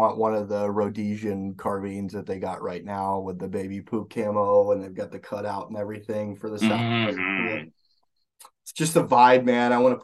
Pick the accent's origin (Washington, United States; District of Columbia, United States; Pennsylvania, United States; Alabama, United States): Alabama, United States; I grew up in Alabama. We had a little bit of land up in the mountains of Tennessee.